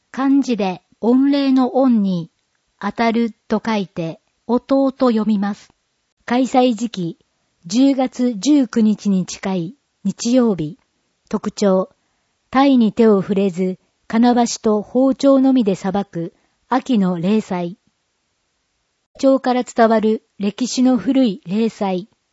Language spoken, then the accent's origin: Japanese; Hawaii, United States; also born or lived in Japan; now in Mihara, Japan; 私の出身はハワイのオアフ島です。11歳まで日本で育ってハワイに住み始めました。